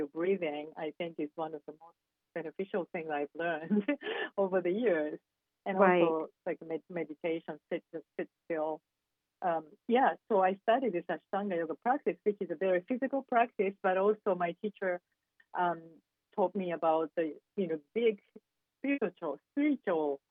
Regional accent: Tokyo, Japan; now in Los Angeles, United States; I'm from Japan originally. I was born in Tokyo, raised in Tokyo, and I moved to Los Angeles in the early 90s.

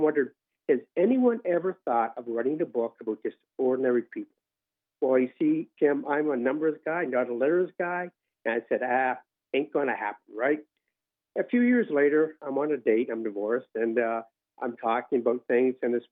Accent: Halifax, Nova Scotia, Canada; Sure. So I grew up in Halifax, Nova Scotia

